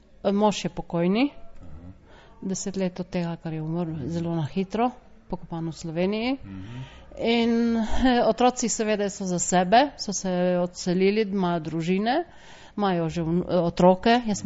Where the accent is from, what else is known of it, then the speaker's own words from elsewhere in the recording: Ilirska Bistrica, Littoral–Inner Carniola, Slovenia; now in Sweden; Jaz sem prišla iz Ilirske Bistrice.